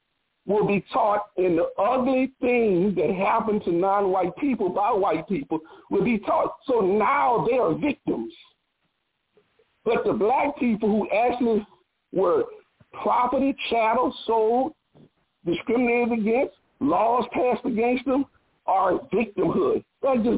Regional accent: New Orleans, Louisiana, United States; I'm from New Orleans is where I'm from.

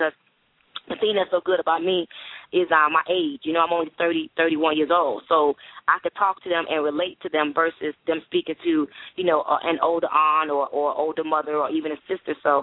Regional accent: Miami, Florida, United States; So I will be in Florida, my hometown, Miami, of course, just knocking on doors early that morning

